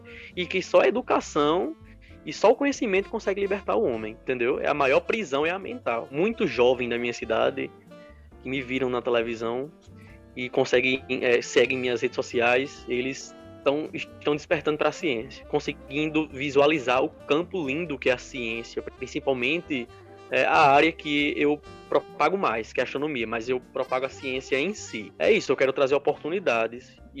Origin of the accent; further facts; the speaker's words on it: Natal, Rio Grande do Norte, Brazil; born there; É aqui na minha capital, eu nasci lá em Natal, é em Natal.